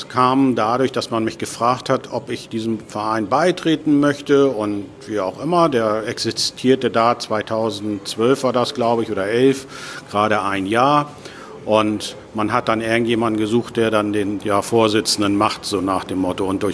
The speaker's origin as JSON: {"language": "German", "region": "Hamburg", "country": "Germany", "said": "Ich komme aus Hamburg"}